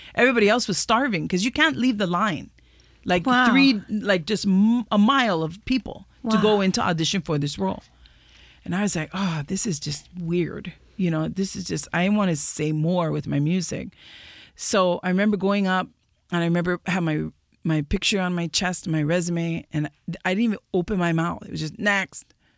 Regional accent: Maui, Hawaii, United States; Okay, I grew up in Maui Youth Theater, but I didn't like sing a song.

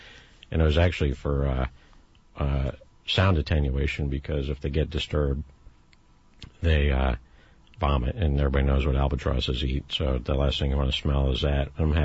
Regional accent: United States; I mean, I'm an American. I'm a citizen like everybody else here.

